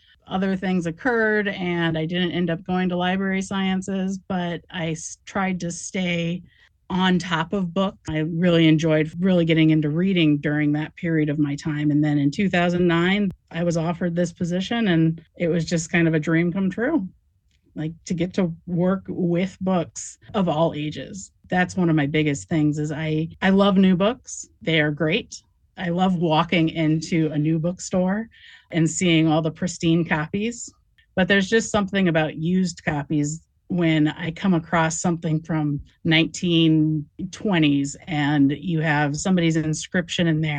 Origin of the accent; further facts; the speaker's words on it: Urbana, Illinois, United States; I grew up in Urbana.